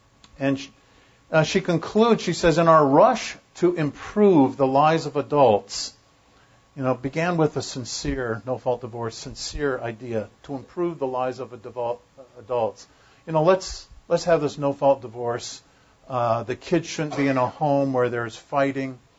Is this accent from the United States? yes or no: yes; San Diego, California, United States; I remember when I was in high school, Patrick Henry High School in San Diego. I grew up in California.